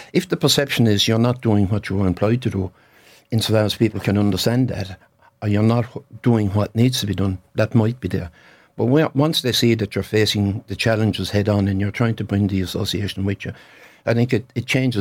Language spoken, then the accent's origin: English; Tallaght, Leinster, Ireland; But look, growing up in Tallaght was phenomenal because of Ned Powell predominantly.